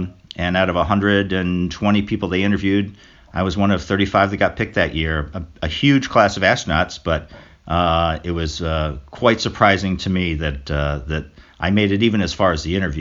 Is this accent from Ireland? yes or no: no; Chicago, Illinois, United States; now in Washington, United States; I grew up in Chicago, but not right now. I live in the suburbs of Washington, D.C.